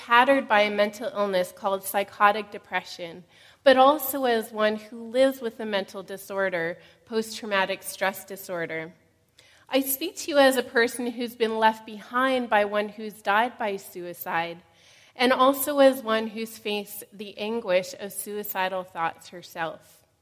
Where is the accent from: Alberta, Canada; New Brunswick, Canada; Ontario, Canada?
Ontario, Canada; Toronto; the church I grew up in Toronto, which is called Banfield.